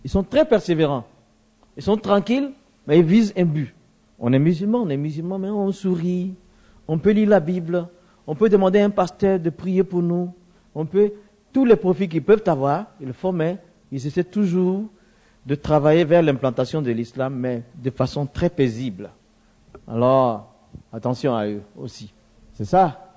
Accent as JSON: {"language": "French", "country": "Côte d’Ivoire", "said": "Chez nous, en Côte d'Ivoire, ils sont très actifs, eux aussi."}